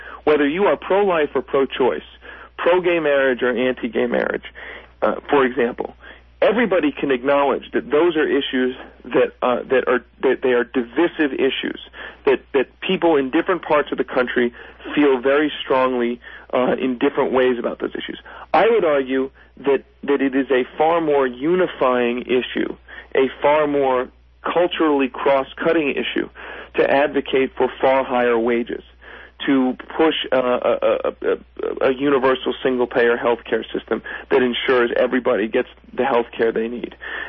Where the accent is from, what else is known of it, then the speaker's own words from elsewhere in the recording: Pennsylvania, United States; and I'm originally from Pennsylvania